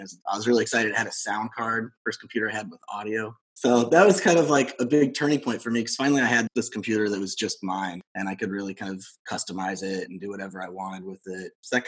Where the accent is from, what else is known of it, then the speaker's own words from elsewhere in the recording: Iowa City, Iowa, United States; now in New York, United States; Sure. Yeah, I grew up in Iowa City. It's a small Midwest college town, obviously very different than where I live now in New York.